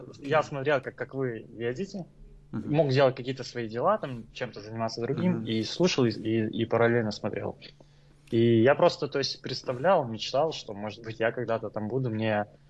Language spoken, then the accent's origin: Russian; Odesa, Odesa Oblast, Ukraine; Да, да, я из Одессы.